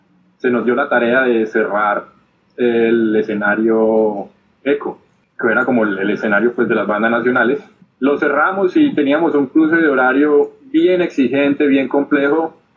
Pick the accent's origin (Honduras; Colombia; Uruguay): Colombia; cuando decimos que somos de Colombia, se nos inflama el pecho de mucha energía